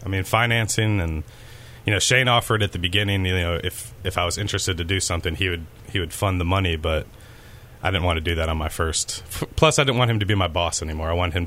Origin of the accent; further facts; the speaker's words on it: Chicago, Illinois, United States; now in Houston, United States; I was done with Memphis. I mean, I'm from Chicago, and Memphis is just not one of those places you can stay for more than 9 years.